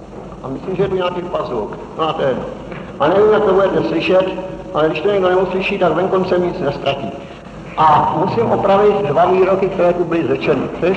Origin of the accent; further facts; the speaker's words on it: Prague, Czechia; já jsem se narodil a žil v Praze 7, což byla tehdy před první válkou taková víceméně proletářská končina, kde žili dělníci a malí úředníci